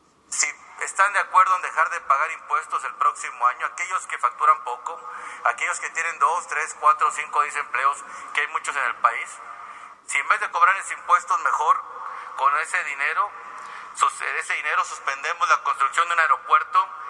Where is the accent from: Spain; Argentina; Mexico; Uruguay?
Mexico